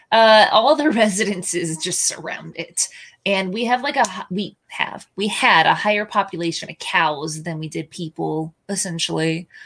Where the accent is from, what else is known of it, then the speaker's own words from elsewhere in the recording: State College, Pennsylvania, United States; Fun fact, I grew up in Penn State.